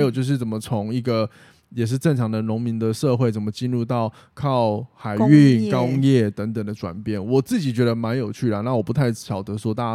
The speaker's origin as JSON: {"language": "Chinese", "region": "Kaohsiung", "country": "Taiwan", "said": "它是我们高雄人"}